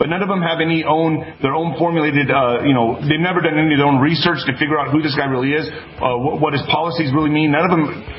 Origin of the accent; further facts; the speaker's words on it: El Paso, Texas, United States; And to see Beto O'Rourke, who's from my hometown, sell out to this idea, which he knows damn well that wall has helped.